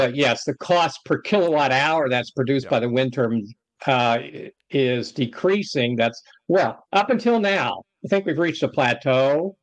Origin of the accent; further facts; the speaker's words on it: United States; because I'm an American living in the United States, that's what we got.